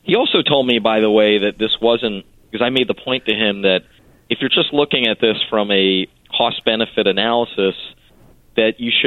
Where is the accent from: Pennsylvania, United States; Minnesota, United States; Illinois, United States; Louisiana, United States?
Pennsylvania, United States; Philadelphia; And I expressed to him that as a Philadelphian, one of the things that I'm most proud about is the beauty of 30th Street Station.